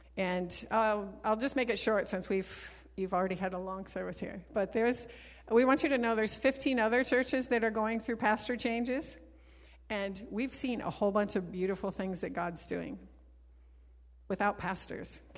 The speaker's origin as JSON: {"language": "English", "region": "Minnesota", "country": "United States", "tie": "born there", "also_born_or_lived": "Chicago / Ecuador / Queens", "said": "I was born in Minnesota, and we met in Minnesota in college. We transitioned to Chicago to be a youth pastor. We went to Costa Rica to learn Spanish. We went with the Alliance for 2 terms to Ecuador, South America."}